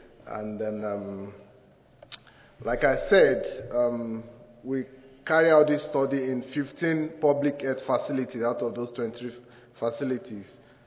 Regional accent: Nigeria; English is a second language; I came all the way from Nigeria.

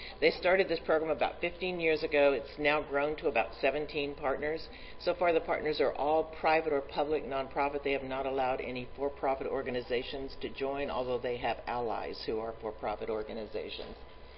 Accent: Oklahoma, United States; now in North Dakota, United States; I came from Oklahoma, moved to North Dakota a couple of times, actually.

